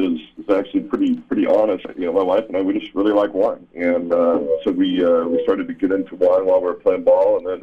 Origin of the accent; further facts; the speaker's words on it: Walla Walla, Washington, United States; some of the wines that were coming out of my hometown, my little hometown valley, the Walla Walla Valley.